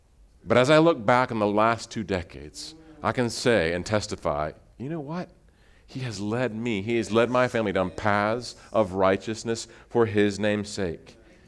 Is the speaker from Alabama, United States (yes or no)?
no; Milford, Nebraska, United States; I grew up in Nebraska, went to high school in Nebraska, moved from my hometown in Milford, 20 miles east, went to the University of Nebraska